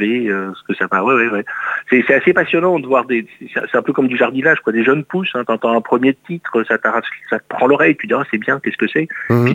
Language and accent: French; Belgium; moved away; Alors, ça fait longtemps que j'ai quitté la Belgique, mais le côté culturel, gastronomique de la Belgique me plaît bien.